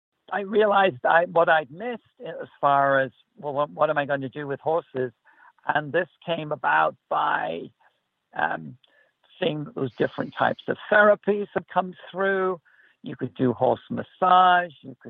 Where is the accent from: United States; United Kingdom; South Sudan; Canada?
United Kingdom; Liverpool, North West England; moved away; Yes, I am from Liverpool originally. I've lived here now 30 plus years. And yeah, I was doing corporate stuff in England. I'm also a farmer's son, so I grew up around animals